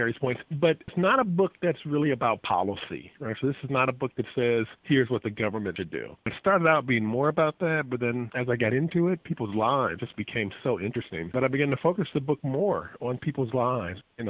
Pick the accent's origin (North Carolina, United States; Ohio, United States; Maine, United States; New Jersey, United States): Ohio, United States; Cleveland; Prior to all that, I grew up in Cleveland, Ohio.